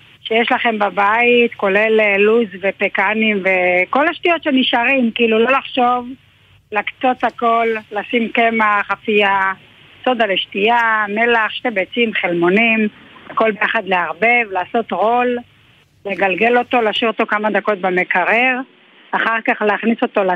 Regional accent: Ashdod, Southern District, Israel; also born or lived in Sde Uziyahu; אני במקור משדה עוזיה, אבל עליתי, באנו לאשדוד מאוד צעירים, אבל כן, אני במקור מאשדוד, הילדים גדלו באשדוד.

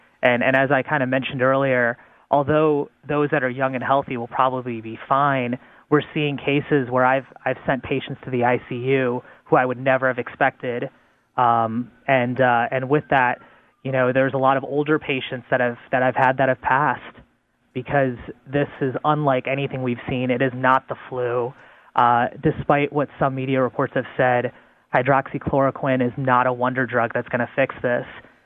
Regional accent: Florida, United States; funny enough, I'm from South Florida.

